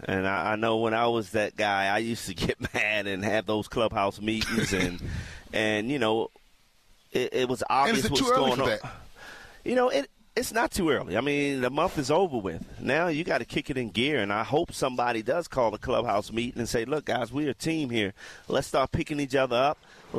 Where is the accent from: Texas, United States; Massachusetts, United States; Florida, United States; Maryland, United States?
Maryland, United States; Baltimore; So Maryland was my number one school. I grew up in Baltimore.